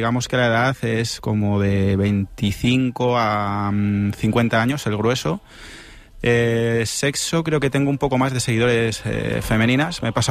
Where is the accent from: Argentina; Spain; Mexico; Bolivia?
Spain; Ávila, Castile and León; Yo soy de Ávila, que es una tierra de santos y de cantos, la tierra de Santa Teresa